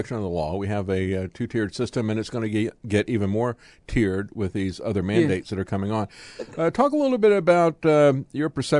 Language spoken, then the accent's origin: English; Florida, United States; You know, I grew up in Florida where there were a lot of Cuban refugees.